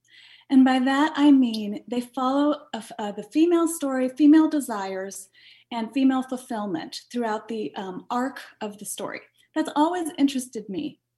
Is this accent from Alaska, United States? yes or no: yes; Haines, Alaska, United States; that probably started when I was growing up in Haynes, and you know these long, dark winters